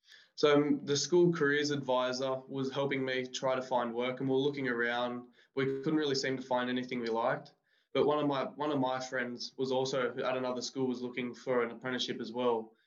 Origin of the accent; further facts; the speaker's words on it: Sydney, New South Wales, Australia; from Matcherville in Sydney.